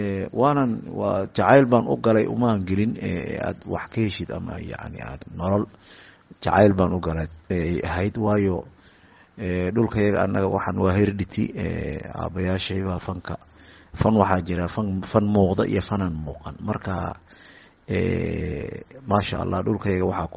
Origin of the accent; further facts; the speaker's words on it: Qoryooley, Lower Shabelle, Somalia; born there; waxaan ku dhashay degmada Qoryooley ee gobolka Shabeelaha Hoose